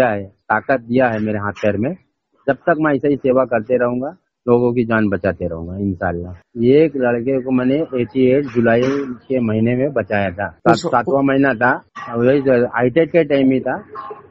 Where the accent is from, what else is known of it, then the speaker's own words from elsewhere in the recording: Mumbai, Maharashtra, India; born there; मैं बम्बई का पैदावार बम्बई का हूँ। मेरा गांव इलाहाबाद है, लाल गोपालगंज जिला प्रतापगढ़ तहसील कोंडा परेवा नारायणपुर गांव, मुंबई के पैदाइश है।